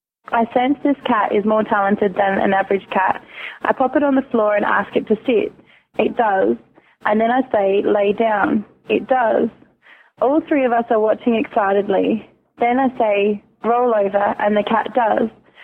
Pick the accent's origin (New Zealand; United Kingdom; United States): New Zealand; Kaikohe, Northland; first language Maori; English is a second language; The old lady greets me in my native tongue and asks me where I come from. I reply back in Maori, "Hello … I'm from Kaikohe."